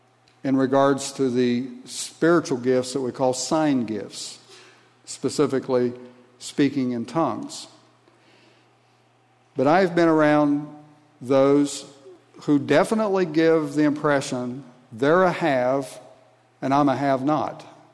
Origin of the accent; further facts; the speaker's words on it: Ohio, United States; when I grew up in Southeast Ohio, my dad worked at a Buick dealership as parts and service manager